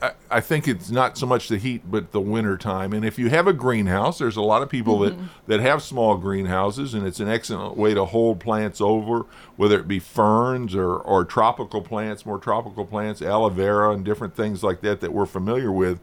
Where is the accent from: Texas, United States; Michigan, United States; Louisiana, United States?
Michigan, United States; Well, I miss rhubarb. Growing up in Michigan, that was a plant that we could grow very well.